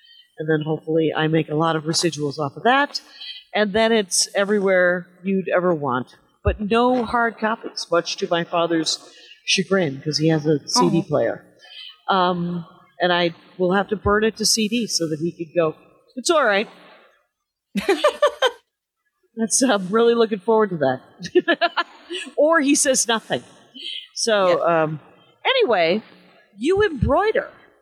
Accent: South Milwaukee, Wisconsin, United States; then I'm in my hometown, South Milwaukee.

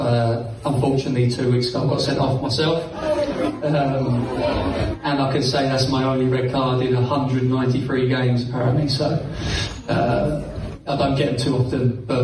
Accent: Bromley, London, United Kingdom; I'm from Bromley as well

